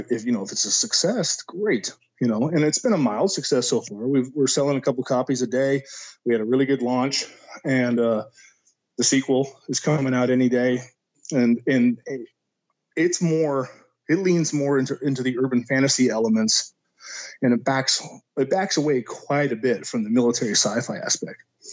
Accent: Texas, United States; So we're both Texan and I talk to her regularly

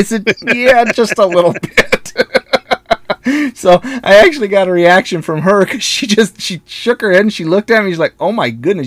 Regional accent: Indiana, United States; I grew up in Southern Indiana as a kid, from like kindergarten to, I don't know, fifth, sixth grade, something like that.

